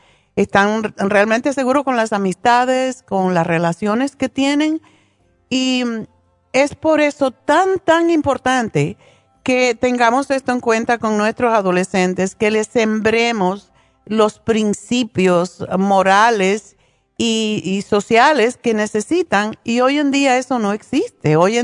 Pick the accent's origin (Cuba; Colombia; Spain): Cuba; now in United States; yo soy cubana, nací en Cuba, pero me une mucho mi conexión con España. Y aquí en Estados Unidos, que es donde he vivido la mayoría de mi tiempo.